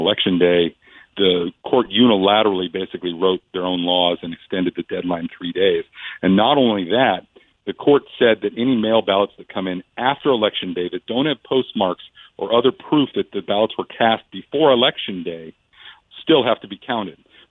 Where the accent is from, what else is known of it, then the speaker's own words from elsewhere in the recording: Oregon, United States; They did a study in my home state of Oregon